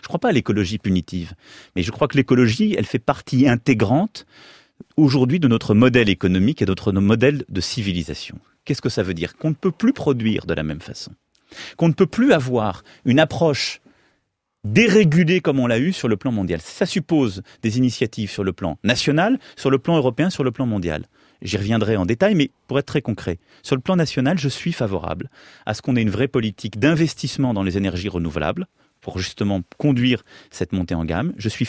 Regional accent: Amiens, Hauts-de-France, France; moi je viens d'Amiens

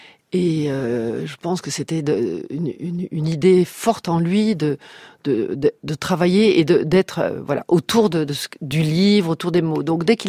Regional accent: Brussels, Brussels-Capital Region, Belgium; En fait, j'ai eu mon enfance à Bruxelles

